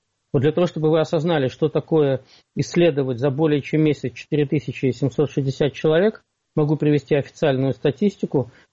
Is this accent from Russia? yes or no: yes; Pskov Oblast, Russia; но я человек из Псковской провинции, я псковский региональный депутат.